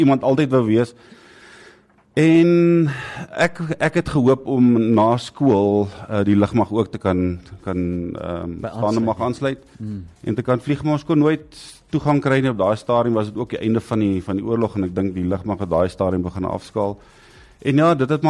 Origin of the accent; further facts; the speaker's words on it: Free State, South Africa; Ek kom van 'n baie klein dorpie, Loekhof, is in die suidwestelike gedeelte van Vrystaat, na waar die Pekalaroodam, of van der Kloofdam, soos wat hy nou vandag bekend staan. Ek het daar groot geword, laerskooljare daar gewees, in hoërskool Bloemfontein toe gegaan.